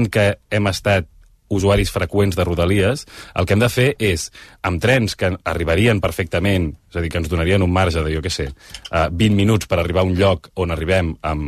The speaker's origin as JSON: {"language": "Catalan", "town": "La Garriga", "region": "Catalonia", "country": "Spain", "said": "Jo soc de la Garriga, per exemple, que hi ha 48 minuts amb tren des de la Garriga fins aquí."}